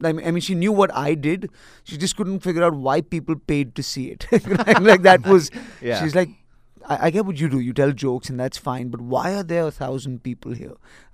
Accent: Nigeria; also born or lived in Delhi / Galesburg / Montgomery; now in Mumbai, India; I grew up in Nigeria.

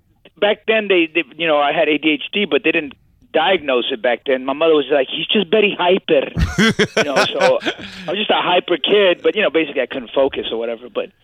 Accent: Staten Island, New York, United States; I'm here from Staten Island here.

